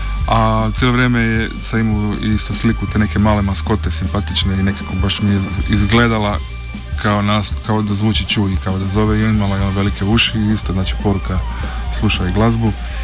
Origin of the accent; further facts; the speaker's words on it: Ist, Zadar County, Croatia; now in Zagreb, Croatia; Ja sam sa Malog otoka Ista kod Zadra